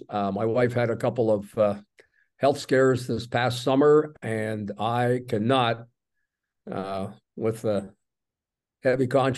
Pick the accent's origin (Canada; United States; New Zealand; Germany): Canada; Toronto, Ontario; growing up in Toronto, I wanted to be a National Hockey League player, and I wanted to play for the Leafs.